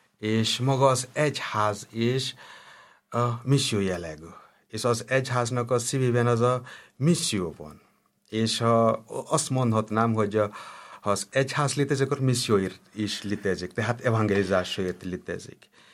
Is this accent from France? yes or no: no; West Bengal, India; Hungarian is a second language; now in Hungary; Igen, én Indiából származom, és igen, Kolkata mellől, és onnan jöttem ide Magyarországra 2012-ben, és azóta is Verbita misionárusként, szeretesként itt tevékenykedem Magyarországon.